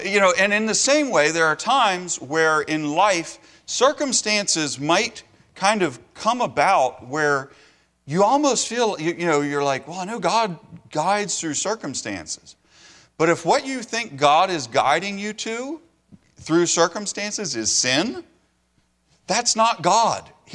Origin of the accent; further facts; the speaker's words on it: Washington, District of Columbia, United States; I was born in Washington, D.C. I grew up in suburban D.C.